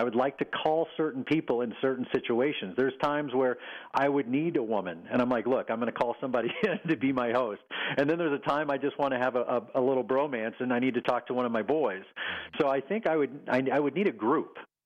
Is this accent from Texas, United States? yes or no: yes; Texas, United States; my mom and dad and where I grew up in Texas.